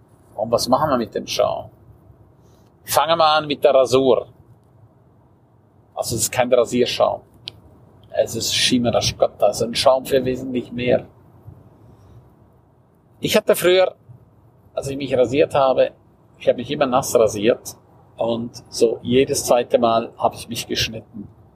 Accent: Graubünden, Switzerland; first language Romansh; German is a second language; Rätoromanisch ist meine Muttersprache. Es wird nur im Kanton Graubünden gesprochen und da nur in einigen Tälern.

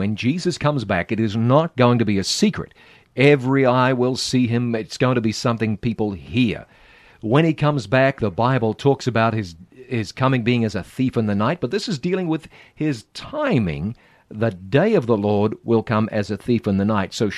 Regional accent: New Zealand; I grew up in New Zealand, and New Zealand is part of the British Commonwealth.

